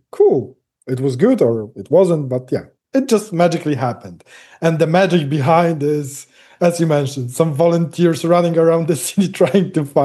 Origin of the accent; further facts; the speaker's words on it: Łódź, Łódź Voivodeship, Poland; English is a second language; Because, first of all, I'm not from Gdynia. I'm from Łódź. I'm from like half Poland away from it.